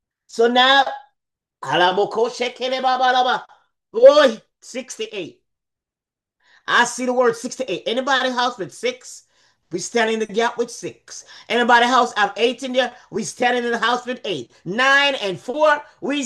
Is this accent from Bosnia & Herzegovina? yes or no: no; Jamaica; For me, I'm from Jamaica, so I have all different kind of blood.